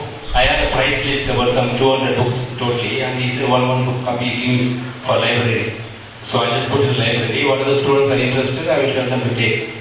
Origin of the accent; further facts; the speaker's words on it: Bangalore, Karnataka, India; English is a second language; Almost in the South India, I am coming from Bangalore, they conduct the Janmashtami competitions.